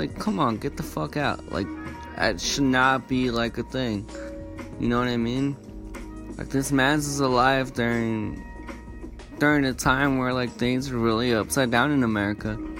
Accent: San Bernardino, California, United States; Coming at you live from San Bernardino again. It's my hometown. It's where I'm from.

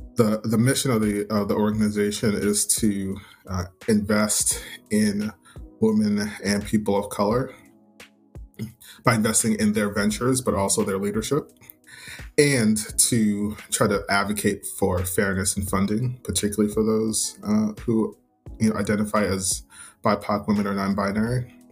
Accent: New Jersey, United States; now in New Orleans, United States; I live in New Orleans, but was born and raised in New Jersey.

